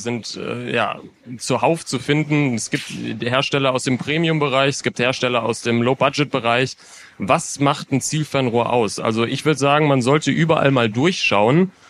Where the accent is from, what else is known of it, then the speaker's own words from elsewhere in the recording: Solingen, North Rhine-Westphalia, Germany; ich komme aus Solingen